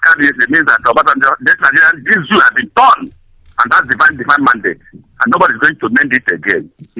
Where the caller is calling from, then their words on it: Aba, Abia, Nigeria; I'm calling from Aba in Imo State.